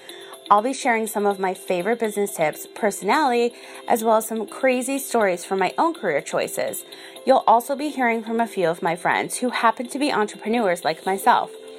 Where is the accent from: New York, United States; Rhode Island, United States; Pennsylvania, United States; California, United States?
Rhode Island, United States; But there's nothing better than being on the ocean. I grew up on the ocean. I'm from Rhode Island.